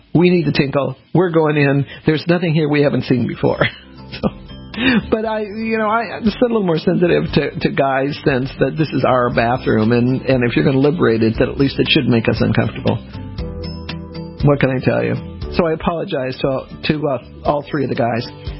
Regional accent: North Carolina, United States; So, but the joke is, well, we're from North Carolina. North Carolina's got a problem about this.

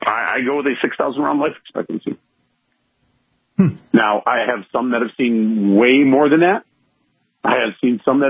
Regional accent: Michigan, United States; I get to teach in my home state probably 4 or 5 times a year

